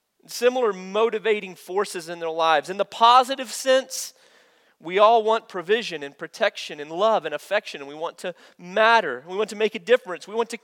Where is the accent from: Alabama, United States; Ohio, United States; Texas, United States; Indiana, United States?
Texas, United States; Olton; And I grew up in Olton, Texas, which is in some ways, it's like Panhandle.